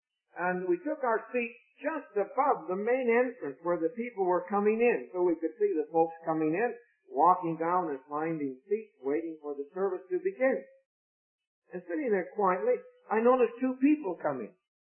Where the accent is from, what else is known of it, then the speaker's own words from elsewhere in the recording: Vancouver, British Columbia, Canada; I came as a Canadian delegate from Vancouver.